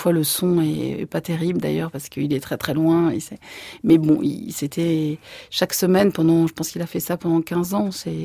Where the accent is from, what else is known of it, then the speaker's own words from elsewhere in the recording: France; born there; je suis française dans le sens où je suis née en France, de parents français, de grands-parents français, enfin je le dis dans le film aussi, je suis athée.